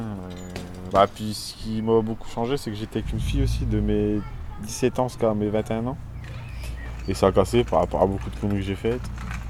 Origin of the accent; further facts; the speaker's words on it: Verquin, Hauts-de-France, France; j'ai 29 ans, je viens de Verquin et je suis conducteur d'engin.